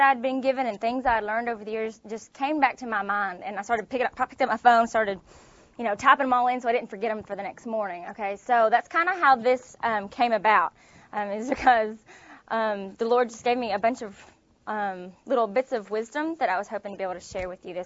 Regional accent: Somerset, Kentucky, United States; I'm from Somerset, Kentucky, and I went to Georgetown College.

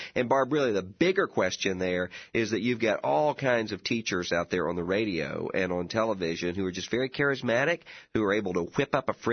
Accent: Biloxi, Mississippi, United States; down around my hometown of Biloxi, Mississippi.

